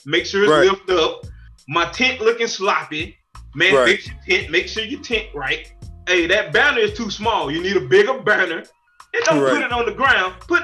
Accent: Florida, United States; I'm from Florida. I'm from down bottom. I know you probably heard of West Palm Beach and you know all of that. I'm from Western Palm Beach County. I'm from a place called Muck City.

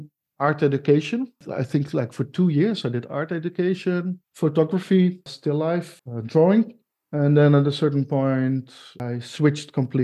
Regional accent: Zeeland, Netherlands; I grew up in Zeeland, in Zeeuws-Vlaanderen. That's in Holland, near the Belgian border, near Antwerp, near Ghent.

